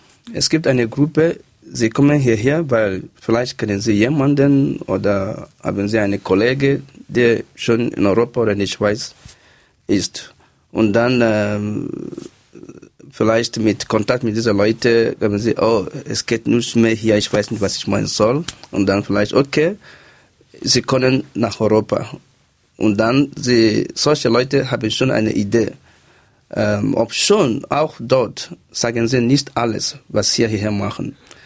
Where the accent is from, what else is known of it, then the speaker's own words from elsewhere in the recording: Nigeria; German is a second language; now in Switzerland; Es ist nicht, dass ich als Nigerianer